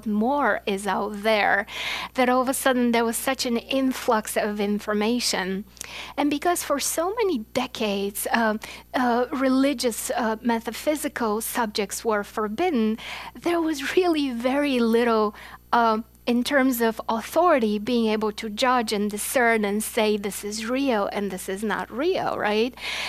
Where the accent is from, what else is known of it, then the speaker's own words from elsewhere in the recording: Bulgaria; English is a second language; I grew up in a communist country. I grew up in Bulgaria.